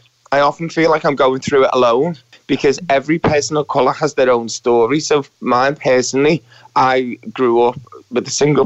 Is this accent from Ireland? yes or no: no; Crosby, North West England, United Kingdom; also born or lived in Toxteth; Yeah, I grew up in Crosby. I was born in Toxteth.